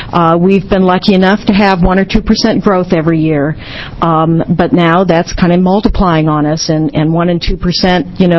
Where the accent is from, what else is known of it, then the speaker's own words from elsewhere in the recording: Hood River, Oregon, United States; I'm from Hood River, Oregon.